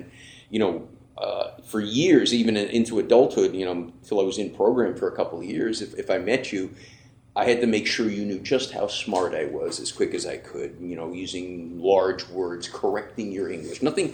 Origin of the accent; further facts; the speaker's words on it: Los Angeles, California, United States; And I'm actually from out of town. I should have, I'm from Los Angeles.